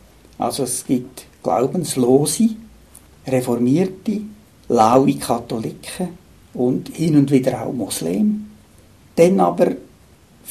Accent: Lucerne, Switzerland; Also ich bin in Luzern aufgewachsen. Damals war Luzern noch sehr katholisch gewesen. Wir sind in einer katholischen Familie, also wir waren Ministrant und ich habe 3 Brüder

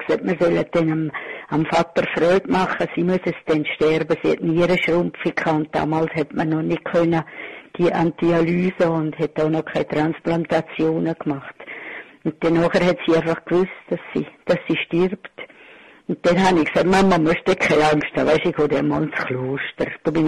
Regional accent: Pfäfers, St. Gallen, Switzerland; Also wir sind in Pfäfers, gerade auf Bad Ragaz sind wir aufgewachsen.

